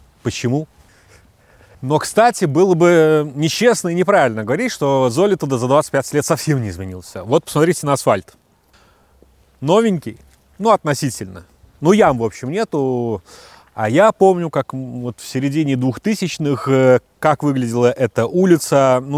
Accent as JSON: {"language": "Russian", "town": "Rezekne", "region": "Latgale", "country": "Latvia", "said": "Может быть, кто-то не знает, но я сам из Резекне. И Резекне – небольшой город. Там на весь город всего 7 девятиэтажек."}